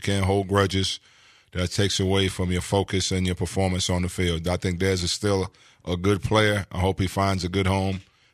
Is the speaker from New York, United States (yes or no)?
yes; New York City, New York, United States; winning the championship for the second time in my hometown against my hometown team, New York, and celebrating winning game five in the city.